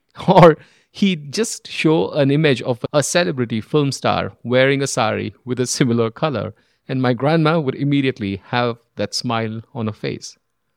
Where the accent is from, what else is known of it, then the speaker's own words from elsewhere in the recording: India; growing up in India was fun.